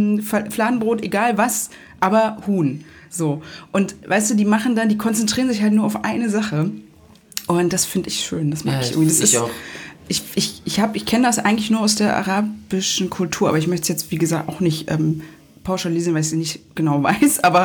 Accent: Germany; Ich bin ja selber, wir sind ja selber Deutsche.

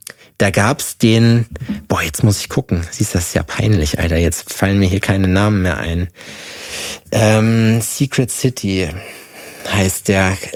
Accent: Schalksmühle, North Rhine-Westphalia, Germany; ich komme ja aus der Grenze zum Pott hinten, also Schalksmühle, das ist halt so bei Hagen, so in der Nähe von Dortmund.

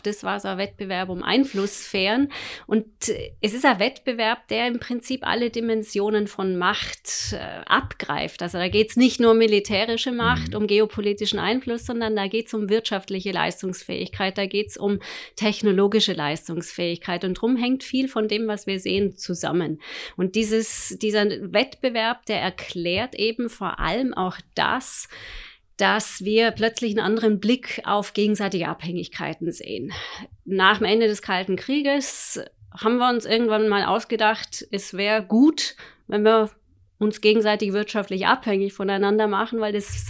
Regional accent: Austria; now in Frankfurt, Germany; Ich bin ursprünglich oder gebürtige Österreicherin, bin jetzt aber seit 25 Jahren in Frankfurt.

